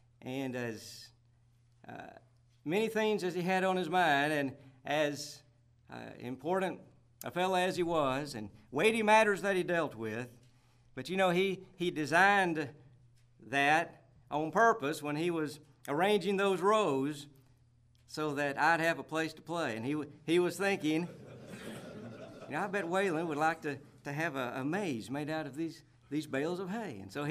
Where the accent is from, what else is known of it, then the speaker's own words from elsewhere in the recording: Tennessee, United States; also born or lived in Texas; I don't claim to be a Tennessean. I am a Texan at heart, but a Texan with some very fond memories of growing up in Putnam County.